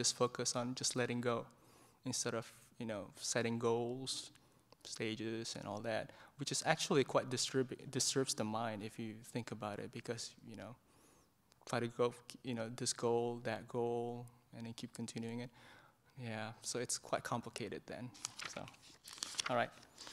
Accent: Jakarta, Indonesia; English is a second language; moved away; also born or lived in Ventura, United States; I'm from one of the monks from Bodhinyana Monastery. So I was born in Indonesia. That was a while back ago. And then I spent some time over there in Jakarta. And then I moved to the US, specifically the city Ventura.

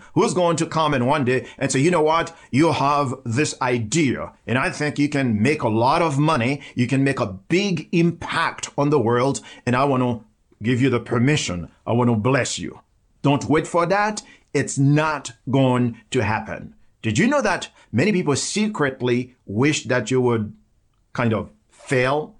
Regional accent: Port-au-Prince, Haiti; When I talk about poverty in my village and growing up in Port-au-Prince, the city of Haiti, in extreme poverty, sleeping on the floor in this little room infested with rats and roaches

